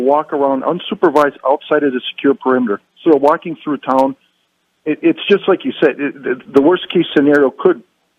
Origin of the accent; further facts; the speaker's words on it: Milwaukee, Wisconsin, United States; I just want to tell you I'm from Wisconsin, Milwaukee area.